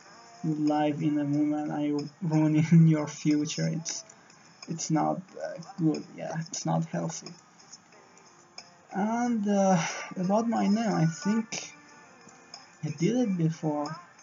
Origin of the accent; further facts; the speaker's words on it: Karaj, Alborz, Iran; English is a second language; and actually I'm 21 and I'm from Karaj. I'm living in a Karaj